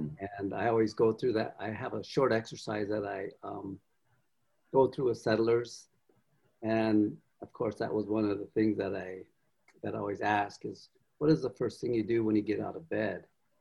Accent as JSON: {"language": "English", "region": "Northern Plains", "country": "United States", "tie": "born or raised there", "said": "That's something I grew up on in the Northern Plains. We have lots and lots of wind."}